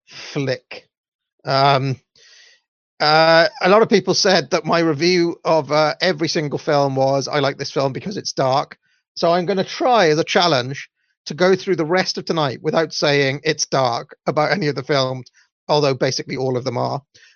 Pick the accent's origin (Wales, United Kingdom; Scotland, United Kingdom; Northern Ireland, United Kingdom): Wales, United Kingdom; accent: Welsh; Also, some people claim that in my Welsh accent I say Phil-el, like that.